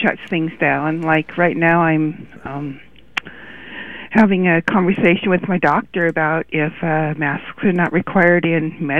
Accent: Pacific Northwest, United States; I grew up in the Northwest in the 70s, and, you know, there were maybe a third of the people that there are now. And so I work in the Northwest.

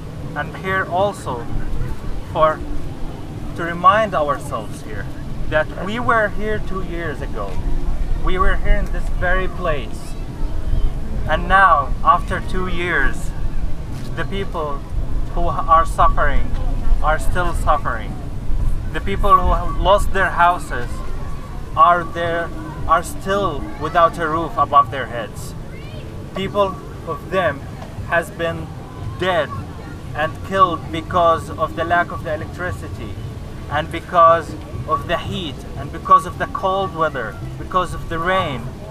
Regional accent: Gaza, Gaza Strip, Palestine; moved away; I'm from Gaza. I arrived here in 2012, just 3 months before the 2012 war.

